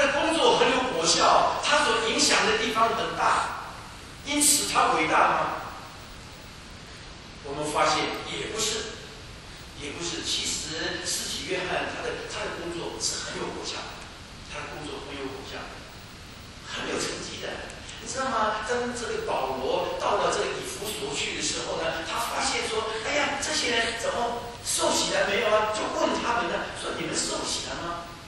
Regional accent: China; 虽然我们是中国人

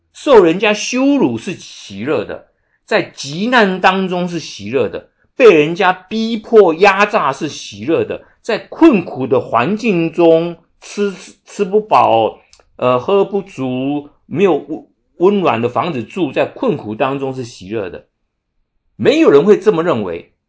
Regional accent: China; 因为一将功成万骨枯是我们中国人的教导

